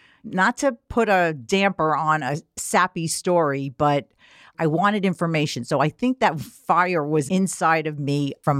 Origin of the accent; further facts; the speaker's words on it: Queens, New York, United States; But I grew up in Queens.